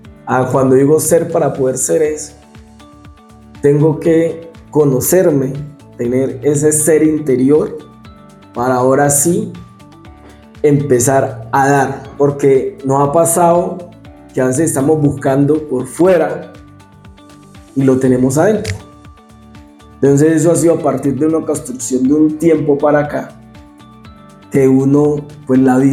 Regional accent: Antioquia, Colombia; yo soy nacido y criado en Antioquia, ¿cierto? Pero toda mi ancestralidad y todos los que me anteceden, como mi madre, mis abuelos y todo esto, es del Chocó, ¿cierto?

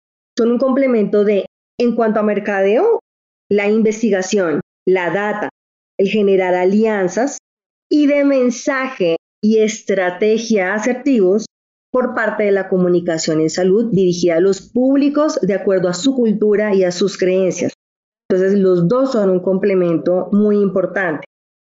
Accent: Colombia; nos aportan mucho a todos nosotros como colombianos

